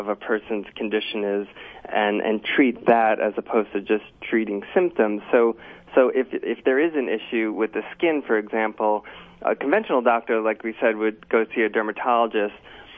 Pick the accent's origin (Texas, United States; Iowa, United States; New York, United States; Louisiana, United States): New York, United States; Staten Island; I grew up in Staten Island.